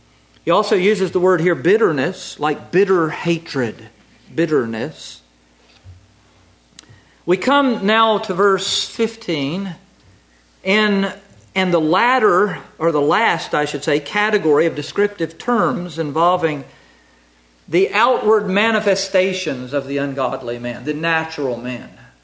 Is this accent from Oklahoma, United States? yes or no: no; North Carolina, United States; I'm from North Carolina. Down in North Carolina, we do have poisonous snakes.